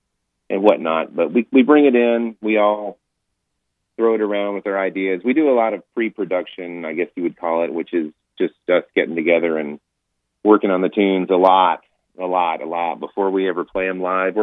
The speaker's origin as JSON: {"language": "English", "town": "El Paso", "region": "Texas", "country": "United States", "tie": "born or raised there", "said": "And El Paso is, you know, I haven't lived there in many years, but I grew up there, and I still call it my hometo"}